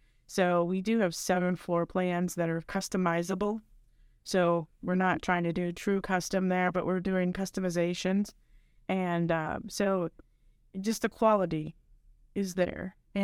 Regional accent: Ohio, United States; My whole family's from Kentucky, too, but I grew up in Ohio.

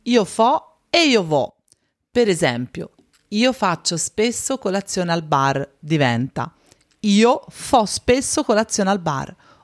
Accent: Tuscany, Italy; accent: Tuscan; Una caratteristica prevalentemente toscana

